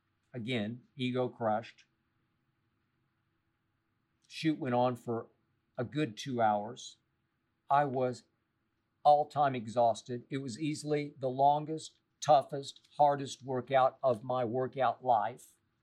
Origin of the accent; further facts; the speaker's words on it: Oklahoma City, Oklahoma, United States; I grew up in Oklahoma City. I was born into Oklahoma Sooner football fandom and culture. That team has meant so much to my state